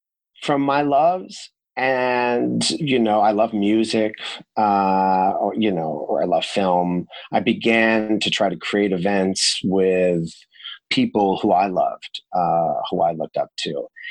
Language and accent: English; Dix Hills, New York, United States; We grew up in the Solomon Schechter Day School of Nassau County and the Dix Hills Jewish Center out in Suffolk County, Long Island, which was not a place that I felt really at home.